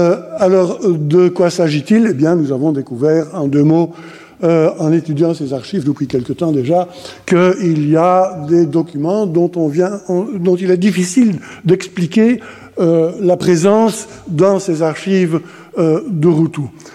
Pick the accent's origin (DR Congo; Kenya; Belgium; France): Belgium; Ça m'a fait fort plaisir, évidemment, en tant que Belge